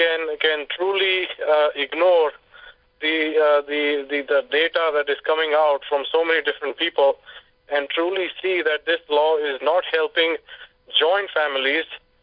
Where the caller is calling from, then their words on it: Houston, Texas, United States; Yes, I'm calling from Houston, Texas.